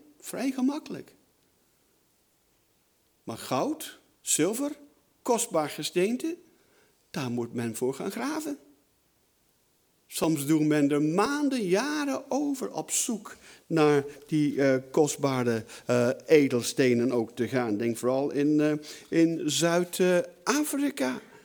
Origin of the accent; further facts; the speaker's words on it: United Kingdom; now in Netherlands; Ik ben opgevoed in een gemeente in Groot-Brittannië waar ik vandaan kom.